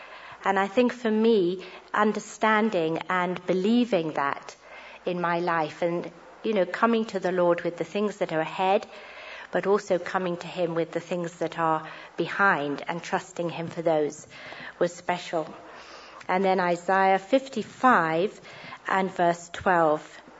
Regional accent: Uganda; born there; I felt very proud growing up and knowing that I was born in Uganda, sort of perhaps a status symbol.

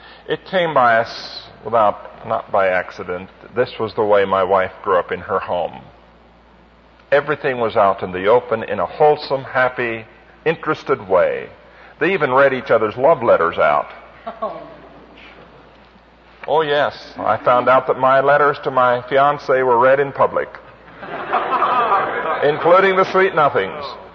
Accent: Midwest, United States; My wife came basically from the South. I came from the Midwest.

